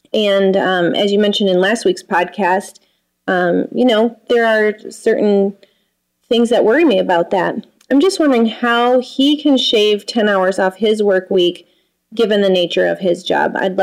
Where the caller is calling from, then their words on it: Michigan, United States; I'm calling from West Michigan.